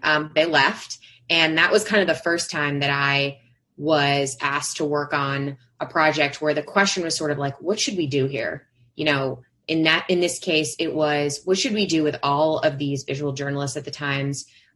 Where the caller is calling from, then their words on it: Brooklyn, New York, United States; I am joining from Brooklyn, from my home office, also known as my bedroom.